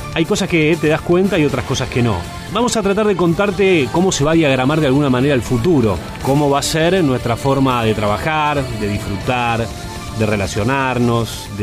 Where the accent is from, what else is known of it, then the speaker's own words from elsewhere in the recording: Argentina; Te hablo como argentino, te digo vos